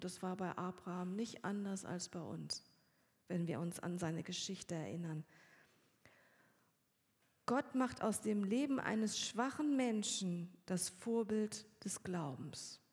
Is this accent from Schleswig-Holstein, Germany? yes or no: yes; Kiel, Schleswig-Holstein, Germany; ich bin am Meer aufgewachsen, in Kiel, und bin schon selbst mit einem Fischkutter auf die Hochsee herausgefahren.